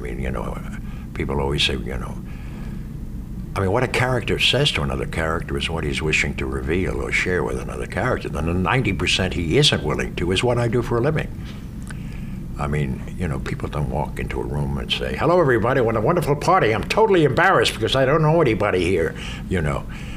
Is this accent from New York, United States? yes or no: yes; New York, United States; I mean, all the, you know, I come from New York, and all the Irish guys that go up would talk like this.